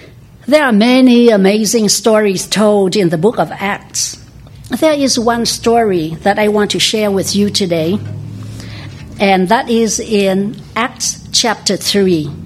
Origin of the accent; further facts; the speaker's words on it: Vietnam; You know, as for me, I came from Vietnam.